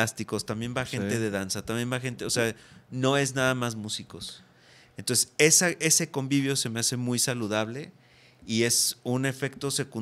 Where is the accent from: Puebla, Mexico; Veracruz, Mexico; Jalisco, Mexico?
Jalisco, Mexico; Guadalajara; Pero yo vengo de Guadalajara